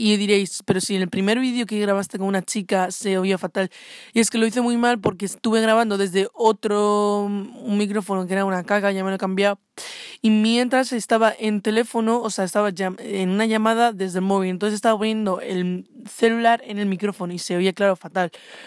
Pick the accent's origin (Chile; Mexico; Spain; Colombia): Spain; soy de España, no sé qué.